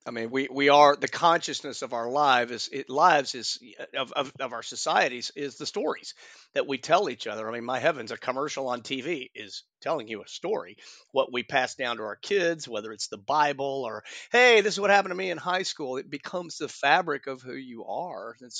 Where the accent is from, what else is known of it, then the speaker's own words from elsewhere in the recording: Nashville, Tennessee, United States; Well, I grew up in Nashville. I grew up in music, actually.